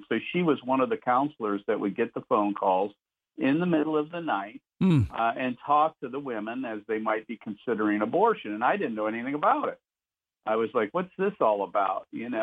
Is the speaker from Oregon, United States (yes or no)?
no; Columbus, Ohio, United States; Well, I come from Columbus, Ohio. I was born and raised here, and I went to Worthington High School.